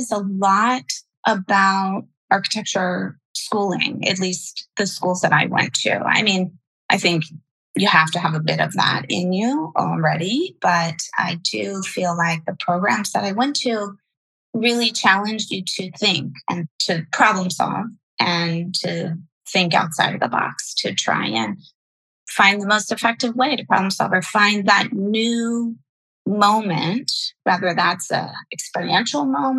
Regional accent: Delaware, United States; I grew up in Delaware, On the East Coast, in a small beach town in Delaware, so the bottom of it. My parents were actually originally from DC, not too far away

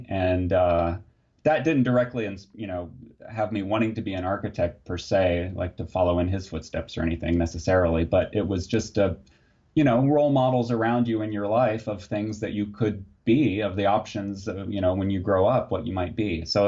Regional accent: Muncie, Indiana, United States; So I grew up in Muncie

